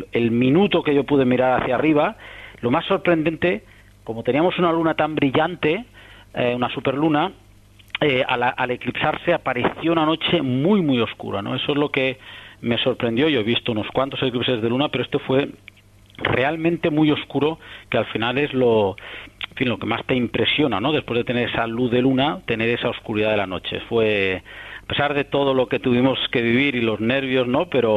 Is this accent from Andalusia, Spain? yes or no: no; Catalonia, Spain; yo soy catalán, y mis padres están en Barcelona